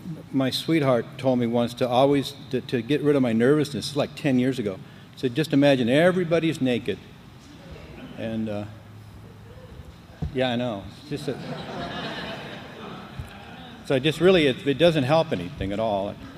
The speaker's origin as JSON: {"language": "English", "town": "Compton", "region": "California", "country": "United States", "tie": "born there", "lives_now": "Las Vegas, United States", "said": "I was born in Compton, California. Yeah. And I kind of went downhill from there. Then we moved to here, to Las Vegas, really."}